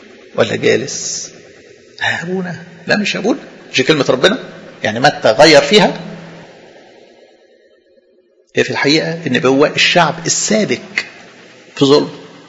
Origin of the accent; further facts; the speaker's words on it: Upper Egypt, Egypt; أنا طبعا صعيدي يعني أبا عن جد، ويعني دماغي دي دماغ صعيدة تمام